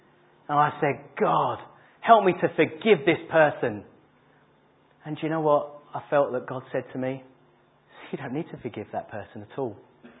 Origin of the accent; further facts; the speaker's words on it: England, United Kingdom; Yeah, because we're English. We love a good old moan about the weather or whatever it is.